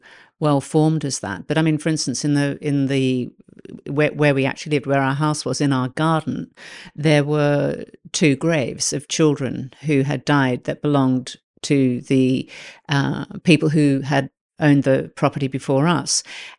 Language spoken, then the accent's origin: English; Australia; I grew up in Australia on a property, on a farm.